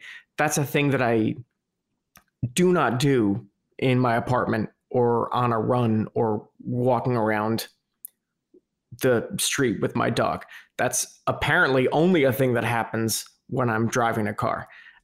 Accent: New Jersey, United States; I grew up obviously in New Jersey, and like East Coast summer ocean is it like warms up, but Maine, it just stays cold.

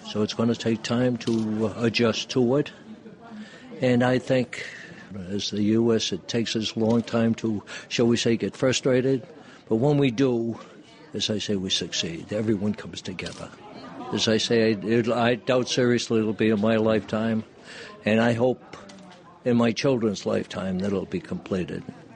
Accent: Warwick, Rhode Island, United States; I'm from Warwick.

